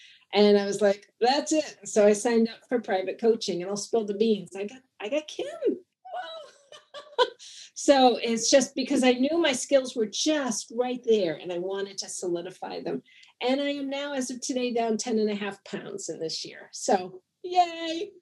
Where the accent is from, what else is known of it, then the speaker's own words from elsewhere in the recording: Kennebunk, Maine, United States; And Maine is in the house. I'm from Kennebunk, Maine. So, yeah. So, yay, Maine.